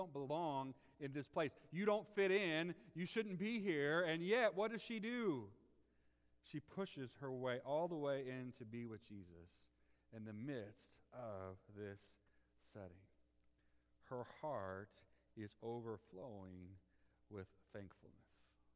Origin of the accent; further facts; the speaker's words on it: Noblesville, Indiana, United States; you guys know I'm from Noblesville